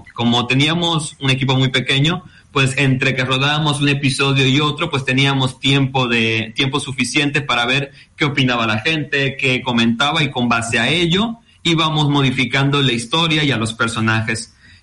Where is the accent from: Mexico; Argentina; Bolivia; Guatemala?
Mexico; moved away as an adult; yo llegué por aquí hace aproximadamente unos 18 meses. Yo soy de México.